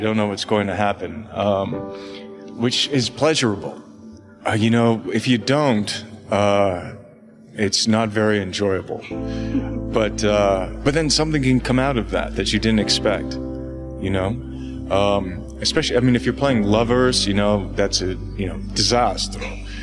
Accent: Toronto, Ontario, Canada; moved away as an adult; because I grew up in Canada and Toronto

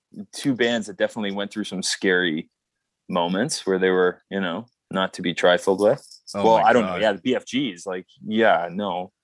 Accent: Toronto, Ontario, Canada; We're from Toronto.

